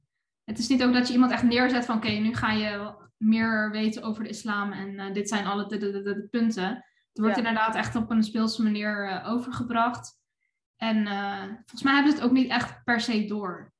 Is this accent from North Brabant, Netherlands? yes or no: no; The Hague, South Holland, Netherlands; Ik ben 27 jaar en ik ben geboren en getogen in Den Haag.